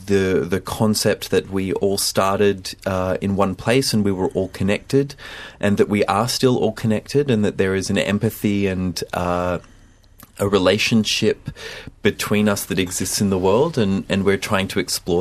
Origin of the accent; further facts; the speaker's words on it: Albury-Wodonga, Australia; So I grew up in Aubrey Wodonga, which is 3 hours north of here